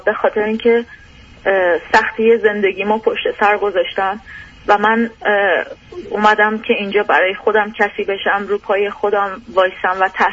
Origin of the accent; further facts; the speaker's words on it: Iran; من ایرانی هستم